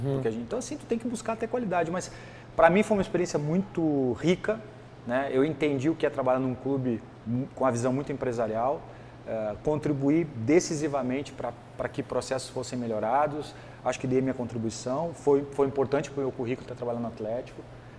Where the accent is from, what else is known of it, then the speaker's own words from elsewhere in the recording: Rio Grande do Sul, Brazil; Eu sou gaúcho, né? Sou neto de peão de estância